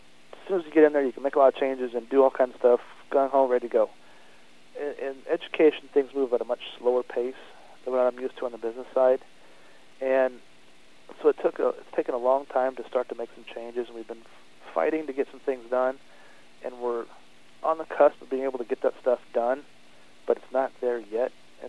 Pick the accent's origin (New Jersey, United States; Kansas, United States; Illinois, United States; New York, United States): Kansas, United States; Great Bend; now in Fort Madison, United States; Well, I grew up in Great Bend, Kansas. It's a rural community about the same size as Fort Madison here.